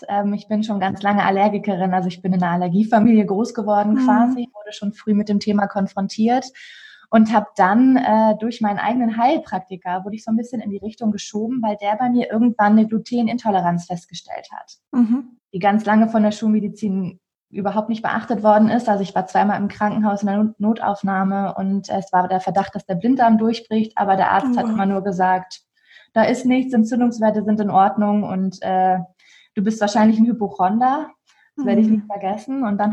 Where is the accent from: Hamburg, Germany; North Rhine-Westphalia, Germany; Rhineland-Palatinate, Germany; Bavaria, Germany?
Hamburg, Germany; ich bin 27 Jahre jung. Ich komme aus Hamburg, also bin geboren und groß geworden in Hamburg und immer noch stolze Hamburgerin.